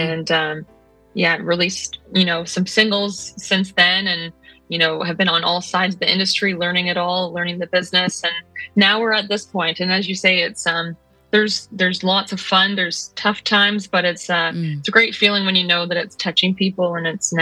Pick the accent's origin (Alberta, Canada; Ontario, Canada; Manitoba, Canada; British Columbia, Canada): Ontario, Canada; I'm from Ontario, Canada.